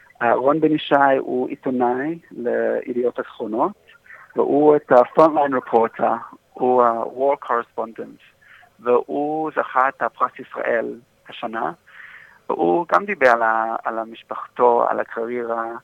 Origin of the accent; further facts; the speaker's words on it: Australia; moved away as an adult; now in Rehovot, Israel; אני נשיא מאוסטרליה, עברתי לישראל לפני שנה בעלייה עם אשתי ושושה ילדים. אני גר ברחובות ועובד בתל אביב